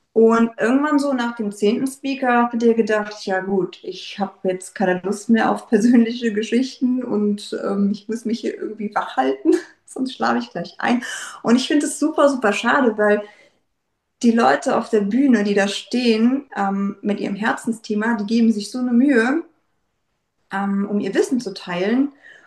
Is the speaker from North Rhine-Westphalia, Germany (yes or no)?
yes; North Rhine-Westphalia, Germany; Ich komme aus dem Aachener Raum, also zwischen Köln, Aachen, Düren, wer sich da auskennt. In dem schönen Altenhofen, bei Altendofen sagt man auch. Genau, da lebe ich mit meinem Lebensgefährten